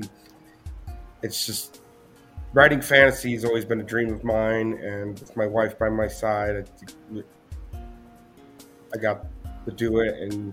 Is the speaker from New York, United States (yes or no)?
no; Las Vegas, Nevada, United States; Well, I'm from Las Vegas, Nevada.